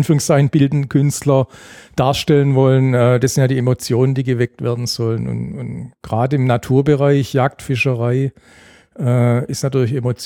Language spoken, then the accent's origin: German; Asperg, Baden-Württemberg, Germany; accent: Swabian; Ja, also ich bin aus dem Schwabenland, aus Asberg.